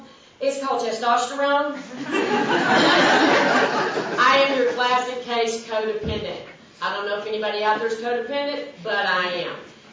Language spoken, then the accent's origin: English; Austin, Texas, United States; I grew up here in Austin, Texas. I went to a school outside of Austin. Maybe some of you heard of it called Pflugerville.